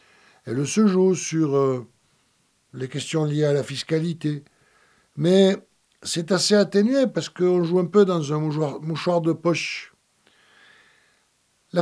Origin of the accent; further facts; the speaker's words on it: Occitanie, France; also born or lived in Gard; enfant, j'ai grandi en Lozère, même si c'était la Lozère Cévenole, il y a une part de moi qui se dit lozérien et qui assume le nord de la Lozère